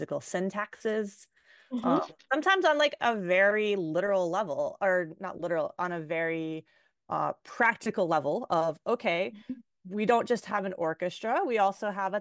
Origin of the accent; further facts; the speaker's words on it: North Carolina, United States; I should disclose that like I'm of white descent and that I was raised in North Carolina.